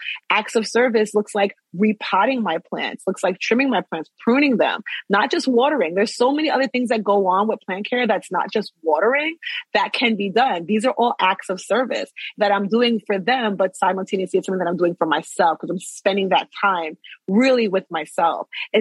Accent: New York, United States; And I talk about it as a New Yorker

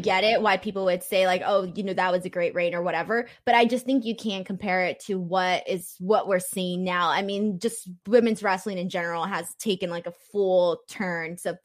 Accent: California, United States; when it comes to California, my hometown, I got a rep, all right?

